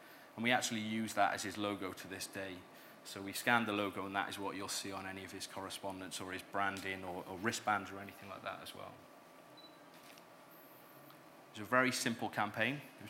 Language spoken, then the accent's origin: English; Wales, United Kingdom; I'm from Wales, so rugby would be my core sport.